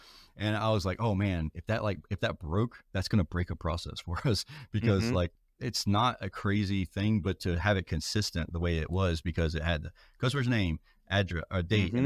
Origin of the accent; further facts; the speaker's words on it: Georgia, United States; Yeah, so I'm literally from South Georgia.